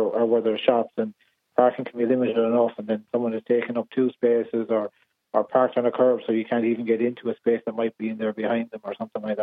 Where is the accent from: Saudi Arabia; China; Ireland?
Ireland; Connacht; I grew up on the West Coast by the sea, west of Galway City.